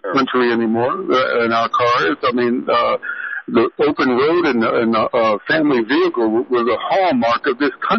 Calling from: Denver, Colorado, United States; I'm calling from Denver

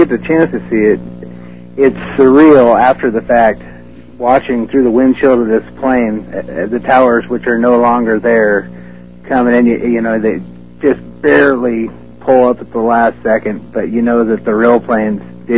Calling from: Kennewick, Washington, United States; Kennewick, Washington.

